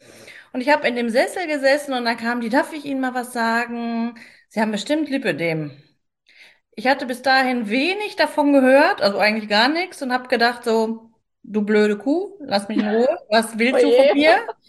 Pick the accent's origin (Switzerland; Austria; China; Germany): Germany; Paderborn, North Rhine-Westphalia; ich komme aus Paderborn, bin 47 mittlerweile